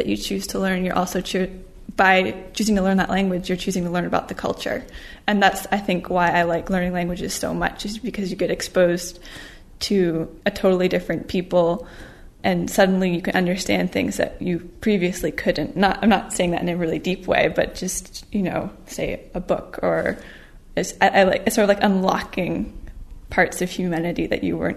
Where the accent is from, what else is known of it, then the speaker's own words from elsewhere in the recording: Brewer, Maine, United States; I'm from Brewer, Maine.